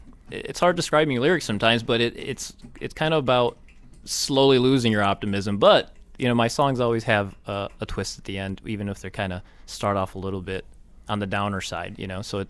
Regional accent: Troy, United States; Troy High, it was good growing up in Troy. I loved it.

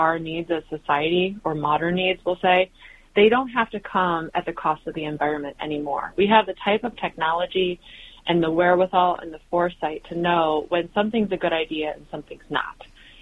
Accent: Northville, Michigan, United States; So I grew up in Northville, Michigan, so in the western edge of the Rouge watershed. I grew up at a time when Northville was not developed. I grew up downtown

